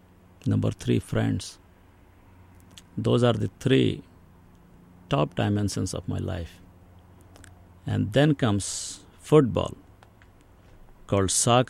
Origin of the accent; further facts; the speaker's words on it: India; English is a second language; now in United States; What you don't learn growing up in India, in most places, is practicing English at home. because still in my household, the main language that is spoken in is Hindi, you know.